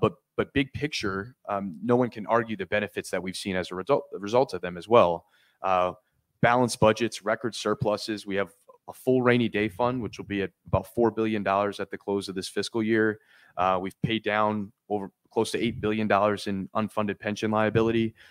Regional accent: Connecticut, United States; just based on my experience growing up in Connecticut.

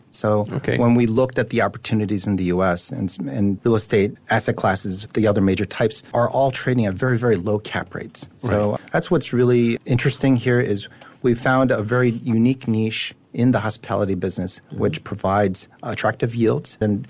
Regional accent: United States; I'm actually Korean by descent, and I'm an American. I've grown up in America.

